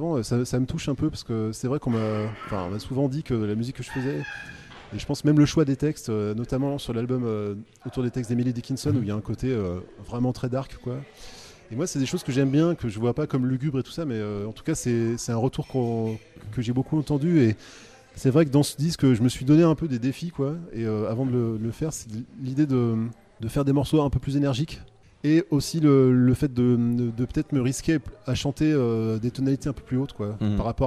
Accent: Côtes-du-Rhône, France; je suis originaire d'une région des Côtes-du-Rhône.

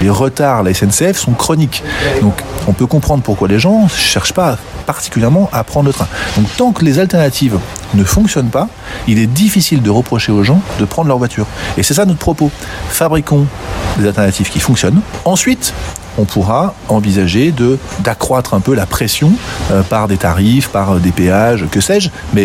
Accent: Lyon, Auvergne-Rhône-Alpes, France; puisqu'on est lyonnais

